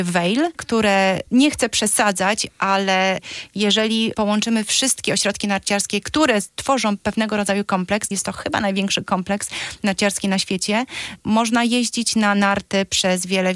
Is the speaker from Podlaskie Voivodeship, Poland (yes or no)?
yes; Zambrów, Podlaskie Voivodeship, Poland; now in United States; Wychowałam się w Polsce z Zambrów, obecnie na Podlasiu, kiedyś część Mazowsza. Jest oczywiście położone na nizinie, ale klimat mamy typowo europejski, czyli mamy cztery pory roku.